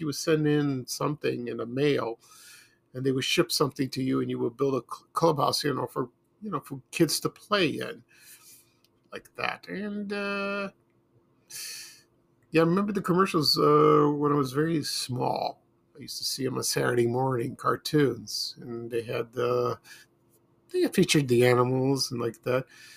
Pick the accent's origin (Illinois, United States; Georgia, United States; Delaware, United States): Illinois, United States; Chicago; I watched them when I was growing up in Chicago.